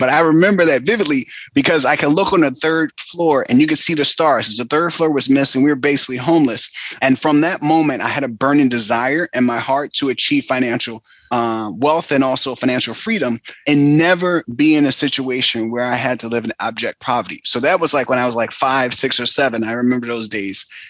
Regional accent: Philadelphia, Pennsylvania, United States; But growing up in Philly, I can see the gentrification about to take place in West Philly around University City and in Temple University around that area.

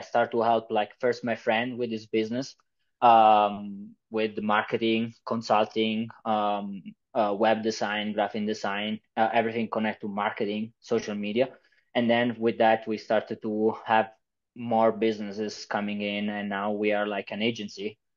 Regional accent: Italy; English is a second language; also born or lived in Switzerland; I'm from Italy originally. That's why you can hear this accent. But I came here about 3-4 years ago for actually the Bible College.

